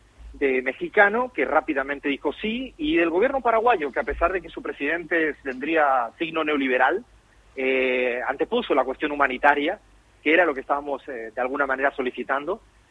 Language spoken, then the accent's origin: Spanish; Cádiz, Andalusia, Spain; born there; also born or lived in Bolivia; Yo nací en Cádiz, en el sur de España, en Andalucía.